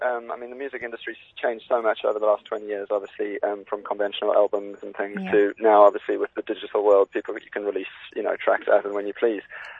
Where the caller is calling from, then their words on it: South East England, United Kingdom; I am actually sitting in my studio in the Buckinghamshire countryside.